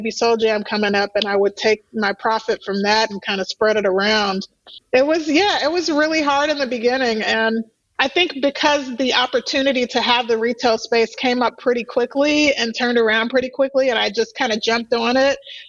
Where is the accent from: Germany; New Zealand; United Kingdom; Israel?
New Zealand; now in Chicago, United States; in Chicago